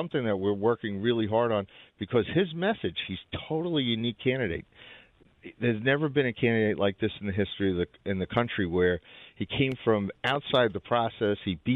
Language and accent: English; Bronx, New York, United States; I mean, you know, I grew up in the Bronx in Woodlawn. I lived in the Bronx longer than she did.